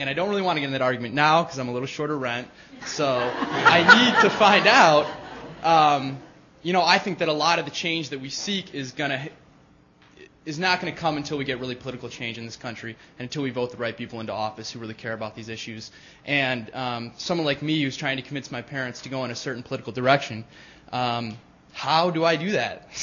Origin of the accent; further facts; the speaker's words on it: Midwest, United States; I want to call my parents, who I'm from the Midwest, a small town